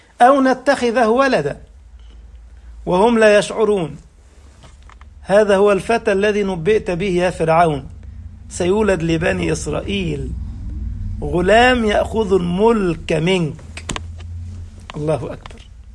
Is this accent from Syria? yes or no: no; Egypt; بغدادي عندنا في مصر